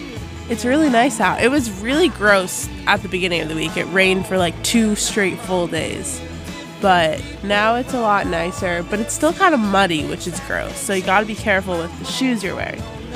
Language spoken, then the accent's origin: English; New York City, New York, United States; I'm from New York City, so like they always had like the crazy people on the street, like always, like growing up, I always saw like those.